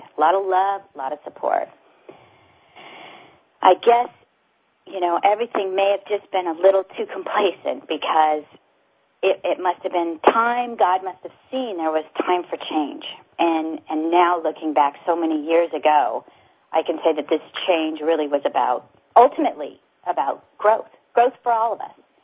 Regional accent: California, United States; I was raised in California. I had I was the California girl. Okay, I never thought I'd ever move from California.

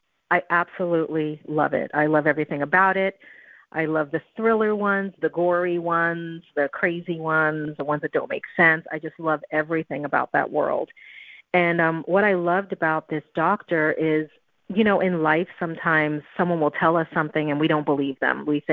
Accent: Brooklyn, New York, United States; I grew up in New York in Brooklyn

